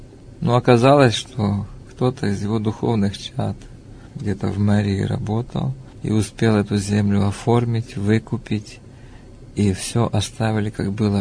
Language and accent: Russian; Krasnodar Krai, Russia; born there; Я родился на Кубани. Ну, мама моя была с Западной Украины.